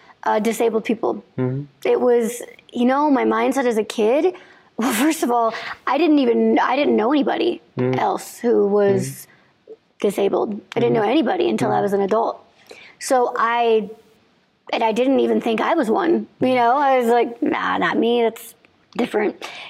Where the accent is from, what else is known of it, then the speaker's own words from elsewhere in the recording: Illinois, United States; I grew up in Illinois and it was Virginia. So it was pretty far away and it was a big deal.